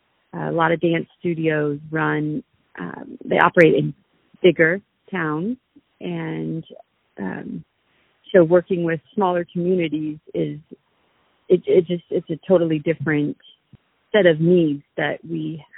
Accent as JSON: {"language": "English", "town": "Council Grove", "region": "Kansas", "country": "United States", "tie": "born or raised there", "also_born_or_lived": "Houston, Texas / Germany", "said": "I was born in Houston, Texas, and raised in Council Grove, Kansas, small town, and moved to Germany for a few years while my husband was in the service. And now we're back in our hometown"}